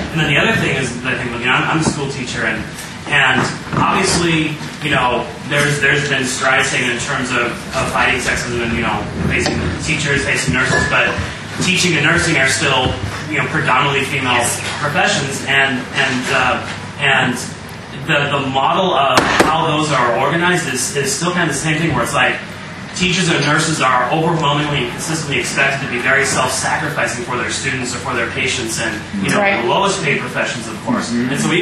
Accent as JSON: {"language": "English", "town": "Los Angeles", "region": "California", "country": "United States", "said": "from Los Angeles as well."}